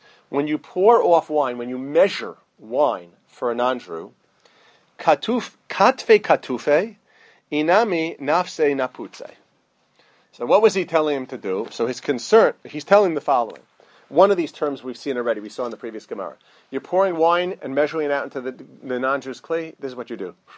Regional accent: Muncie, Indiana, United States; when I grew up in Muncie, so my parents had an above-ground pool.

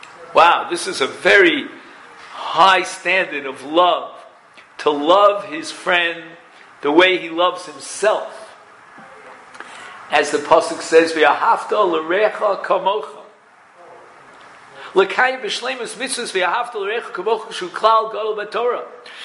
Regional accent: Brooklyn, New York, United States; I come from Brooklyn, New York. Anyone else here?

